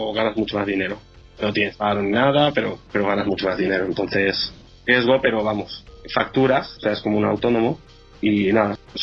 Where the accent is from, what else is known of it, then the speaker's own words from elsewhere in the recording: Alicante, Valencian Community, Spain; bueno, yo soy de Alicante, pero vivía en Valencia, y te encuentras con un pueblo ahí en medio de Irlanda de 20.000 habitantes